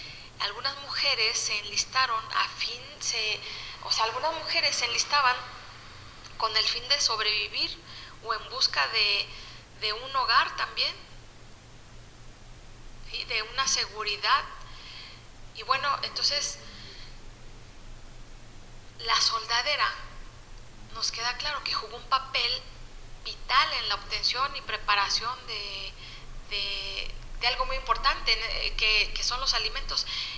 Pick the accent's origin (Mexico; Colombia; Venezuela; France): Mexico; Como mexicanos, como historia de México